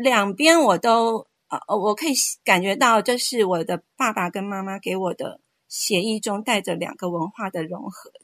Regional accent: Taiwan; now in United States; 我在台湾长大，然后我后来来到美国后，

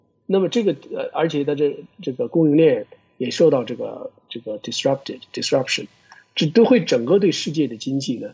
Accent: China; 这些其实我们中国人经常说欧美经济，欧美什么什么

